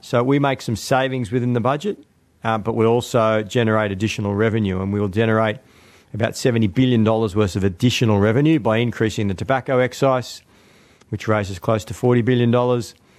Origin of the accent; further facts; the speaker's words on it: Maroubra, New South Wales, Australia; I've born and bred in Maroubra, went to school locally, studied at the University of New South Wales.